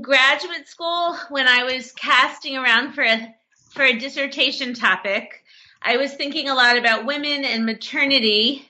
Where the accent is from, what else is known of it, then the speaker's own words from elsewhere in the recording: New Jersey, United States; born there; I was born in New Jersey. I went to college at Wellesley College in Massachusetts, where I studied cognitive science.